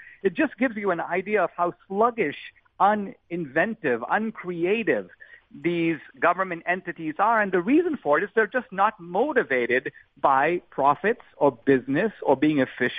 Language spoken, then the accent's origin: English; India; in India, my home country